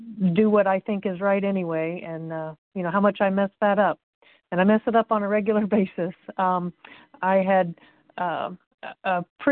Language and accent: English; Indiana, United States; Good morning, and … I am from Indiana